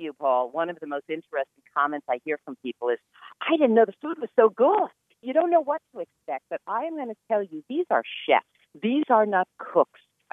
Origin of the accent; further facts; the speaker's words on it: Boston, Massachusetts, United States; It's feeling a little familiar to me as I come from Boston, and I'm a little nippy here in North Carolina